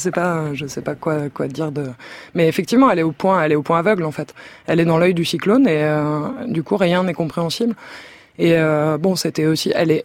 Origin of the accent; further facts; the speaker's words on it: France; moi je suis française, j'ai 32 ans